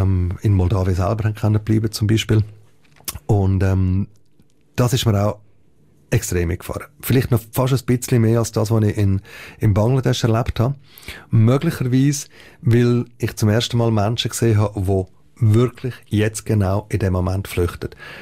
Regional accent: Switzerland; ja, hallo, wir sind aus der Schweiz, wir machen gut für euch

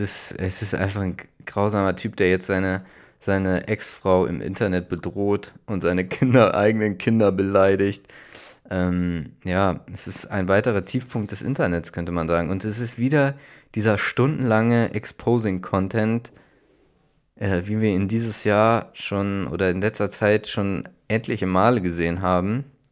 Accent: Hamburg, Germany; wo man so als Hamburger gar nicht weiß, dass da auch Leute leben.

